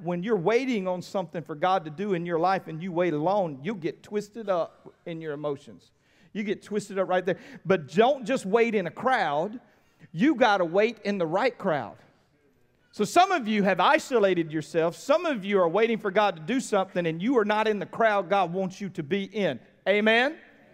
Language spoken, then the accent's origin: English; United States; Because I'm American, I define it.